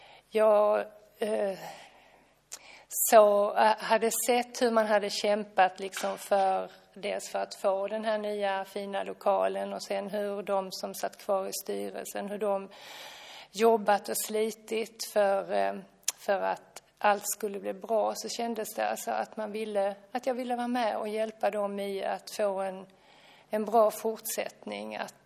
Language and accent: Swedish; Lund, Skåne, Sweden; Jag är lundabo och synskadad sedan jag var barn.